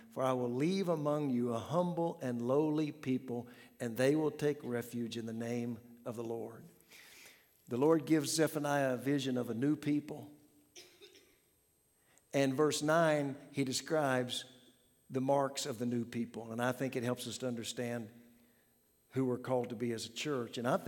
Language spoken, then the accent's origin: English; Pawhuska, Oklahoma, United States; I mentioned to you earlier that I grew up in Pawhuska, which is the county seat of Osage County, which is big grassland